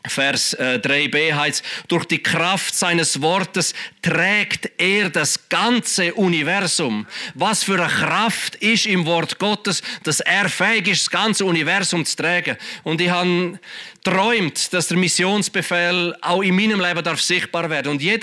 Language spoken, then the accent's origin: German; Switzerland; Und dann als Schweizer denkst du, es wird ja nie funktionieren.